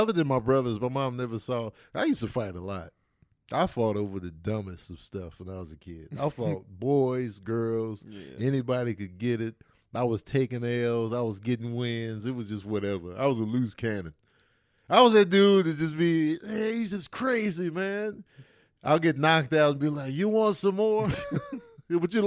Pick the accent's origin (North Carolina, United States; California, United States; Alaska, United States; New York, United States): New York, United States; Brooklyn; I'm from Brooklyn. That's great.